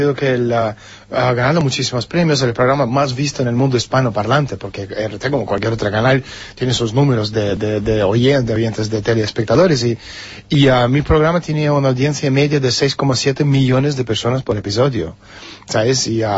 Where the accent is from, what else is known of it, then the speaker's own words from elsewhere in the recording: Lithuania; born there; first language Russian; Spanish is a second language; moved away; no soy lituano, nací en República Soviética de Lituania, somos rusos, hablamos ruso, no hablamos lituano